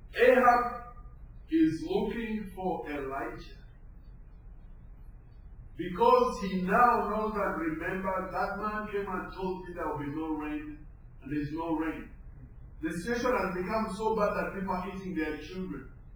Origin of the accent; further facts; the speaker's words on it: Canada; then you have already found out where I don't come from. I'm just Canadian.